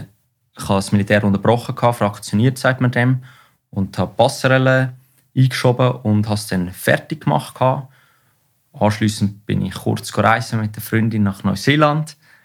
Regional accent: Meggen, Lucerne, Switzerland; Ich bin in Meggen in Luzern am schönen Vierwaldstättersee aufgewachsen.

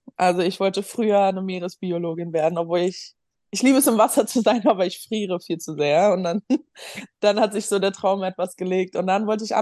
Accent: Berlin, Germany; now in Los Angeles, United States; Und ja, ich bin aus Berlin. Ich bin eine Berlinerin

